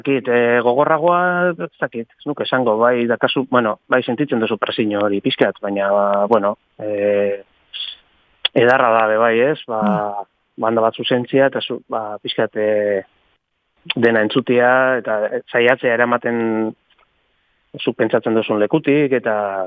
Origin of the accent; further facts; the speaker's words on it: Eibar, Basque Country, Spain; also born or lived in Ermua; now in Zumaia, Spain; Bueno, izkera gaitxek, igarri ustezuzta, Eibartarra naiz.